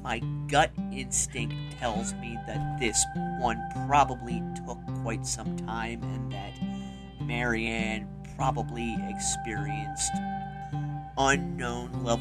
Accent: New Jersey, United States; as I grew up in New Jersey and you'd be real hard pressed to find an area where you can actually get access to the sewers.

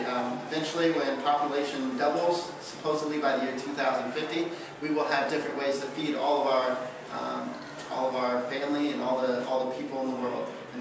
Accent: Arizona, United States; Well, like I said … I'm from Arizona. I just got done at the University of Arizona with my degree in agricultural education.

